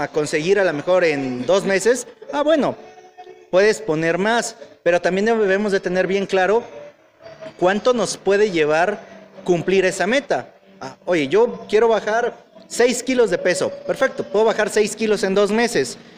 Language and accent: Spanish; Oaxaca, Mexico; yo sí soy oaxaqueño, ustedes me disculparán